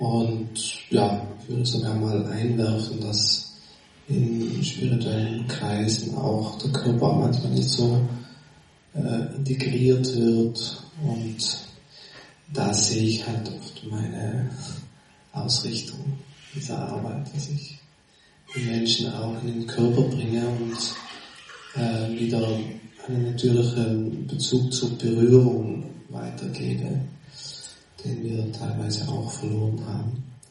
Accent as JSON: {"language": "German", "region": "Trentino-Alto Adige", "country": "Italy", "said": "bin aus der Gegend hier, aus Südtirol. Und lebe dort mit meiner Familie, habe mittlerweile 4 Kinder."}